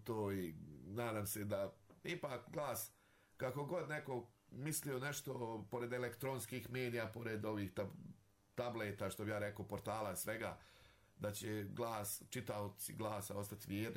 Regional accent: Banja Luka, Republika Srpska, Bosnia & Herzegovina; naš grad Banja Luka, volim otići malo u Krup, volim naše aleje, ja sam odrastao tu u Novoj Varoši

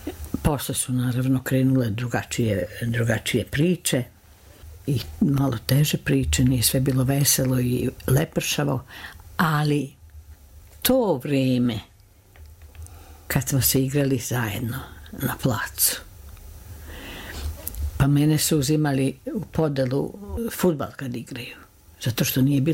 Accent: Novi Sad, Vojvodina, Serbia; Ja sam svoje vremeno iz Novog Sada, gde sam bila đak, gde sam išla, gde sam živela

